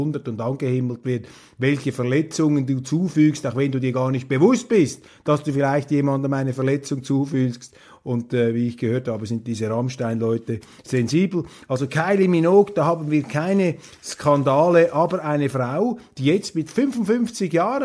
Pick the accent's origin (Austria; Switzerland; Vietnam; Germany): Switzerland; Und man muss sich hier die Frage stellen als Schweizer, was kostet das Ganze und was bringt das Ganze?